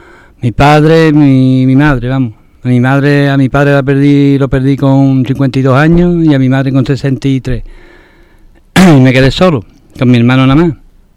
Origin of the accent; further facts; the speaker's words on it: Huelva, Andalusia, Spain; Yo tengo 50 años, soy de Huelva.